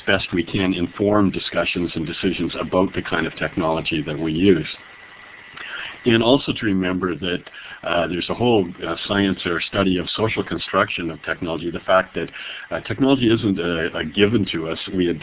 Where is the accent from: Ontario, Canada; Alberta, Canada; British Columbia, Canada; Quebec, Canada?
Alberta, Canada; Calgary; I'm from Calgary, and we're really cowboys at heart